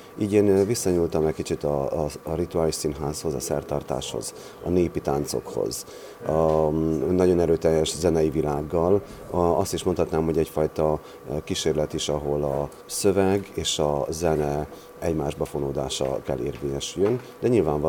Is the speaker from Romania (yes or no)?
yes; Transylvania, Romania; ő is székely, én is végmeddig székely vagyok.